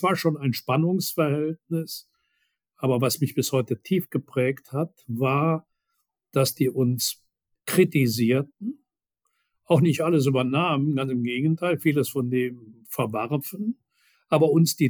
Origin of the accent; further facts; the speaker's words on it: Würselen, North Rhine-Westphalia, Germany; Meine Heimatstadt Würselen ist dann ein uralter Steinkohlenstandort.